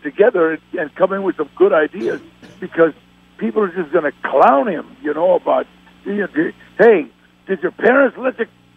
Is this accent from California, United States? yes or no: yes; Los Angeles, California, United States; L.A. You know, it's like I was born and raised in Los Angeles.